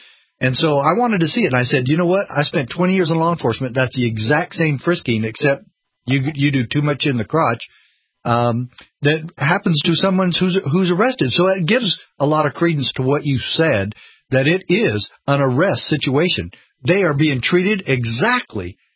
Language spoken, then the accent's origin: English; Texas, United States; I guess you know now I'm a Texan, fellow Texan here. But I want to make sure that everybody knows I'm a Alamo Texan.